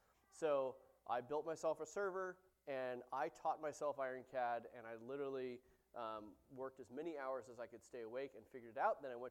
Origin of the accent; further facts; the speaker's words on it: California, United States; So quick background. I grew up in the Bay Area.